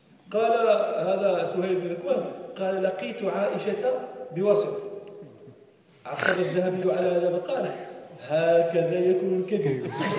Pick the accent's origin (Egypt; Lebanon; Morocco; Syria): Morocco; ومثل هذا وقع عندنا في المغرب.